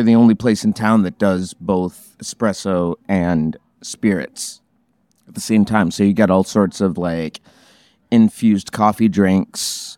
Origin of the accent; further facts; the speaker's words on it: Port Huron, Michigan, United States; Oh, I grew up in Port Huron. Yeah, I did my undergrad in Detroit as a sound engineer